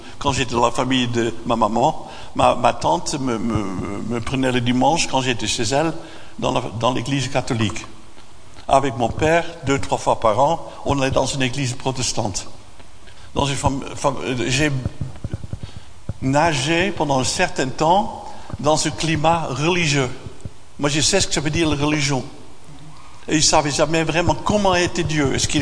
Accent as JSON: {"language": "French", "town": "Haarlem", "region": "North Holland", "country": "Netherlands", "second_language": "French", "said": "Moi, je viens d'une famille de la Hollande, de Haarlem. Ma maman était catholique d'origine, mon père était protestant d'origine."}